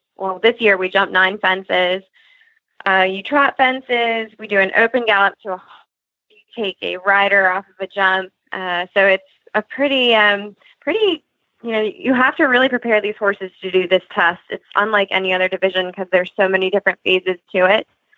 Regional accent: Monkton, Maryland, United States; I'm from Moncton, Maryland, so there's another hunt, Green Spring, as well as the Mount Carmel Hounds that I've gone out with. So I grew up primarily hunting there.

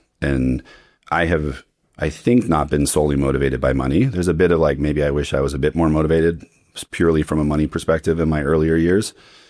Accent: Hawaii, United States; now in Australia; I was born and raised in Hawaii, which actually feels somewhat similar to Australia.

